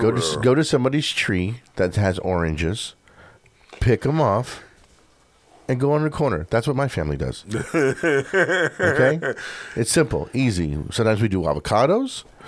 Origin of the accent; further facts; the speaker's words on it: California, United States; this is how it was growing up in Southern California years ago, though.